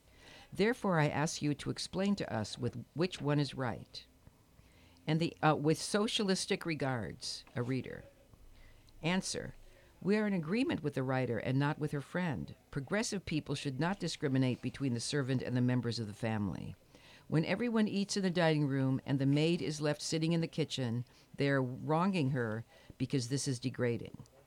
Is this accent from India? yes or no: no; Transylvania, Romania; But we're from Dracula country. There was lots of that stuff.